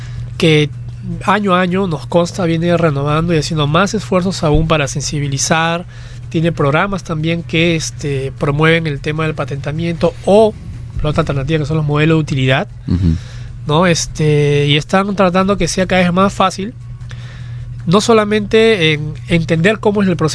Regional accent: Peru; Hay innovación, pero como peruanos tenemos que exigirnos aún más.

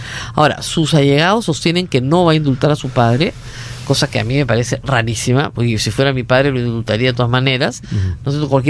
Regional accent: Peru; porque soy peruana, ¿qué quieres que haga?

